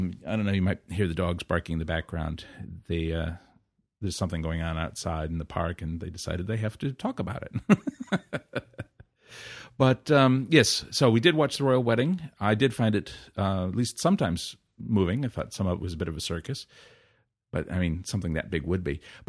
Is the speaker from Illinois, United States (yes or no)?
yes; Illinois, United States; marriage itself is something I'm forbidden to do, either here or in my home state of Illinois.